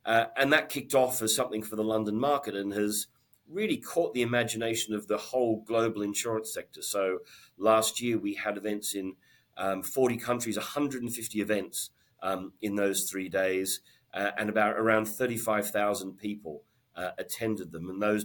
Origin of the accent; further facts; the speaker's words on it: Sydney, New South Wales, Australia; moved away as an adult; now in United Kingdom; So I moved to the UK 25 years ago. I grew up in Sydney in Australia.